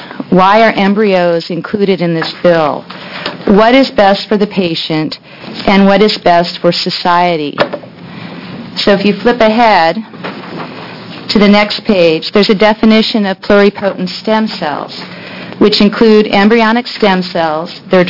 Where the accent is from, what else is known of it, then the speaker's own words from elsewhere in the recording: Seattle, Washington, United States; I'm here from Seattle, Washington, and definitely west of the Alleghenies.